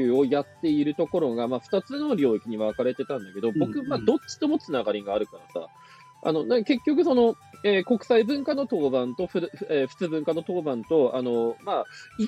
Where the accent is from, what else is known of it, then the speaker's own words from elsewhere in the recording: Aomori, Japan; 例えば僕は青森とか出身ですけど、青森でも別に大学で受けれましたから。